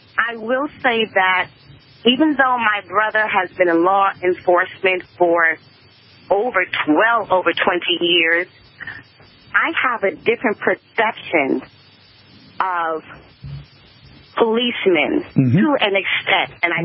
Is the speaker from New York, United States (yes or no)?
yes; New York, United States; I am a native New Yorker, and I grew up in Harlem